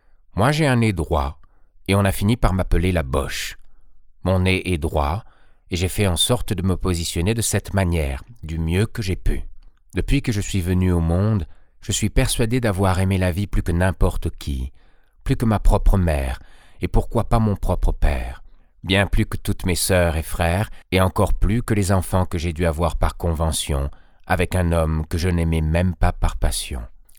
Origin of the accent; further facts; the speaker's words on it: Antananarivo, Analamanga, Madagascar; born there; Je suis né à Tananarive, Madagascar, le 10 février 1940. Je suis né dans une famille de Bretons, de Mauriciens et également de Réunionnais.